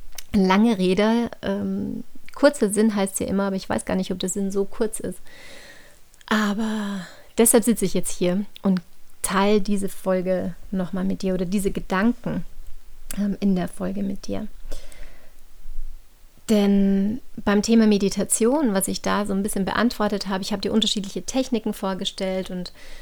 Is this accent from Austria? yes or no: yes; St. Johann in Tirol, Tyrol, Austria; Ich komme hier ursprünglich aus St. Johann in Tirol und das ist umgeben von ganz wundervollen Bergen.